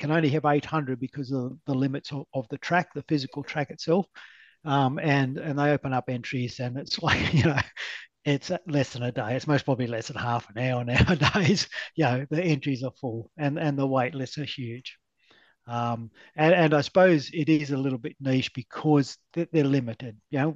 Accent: New South Wales, Australia; I just grew up as a normal kid, and you know, I grew up in Western New South Wales and places like that.

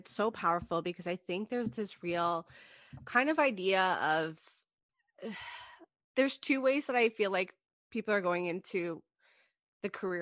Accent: Toronto, Ontario, Canada; I am from the Toronto area, and I realized that you guys had a studio after I moved provinces

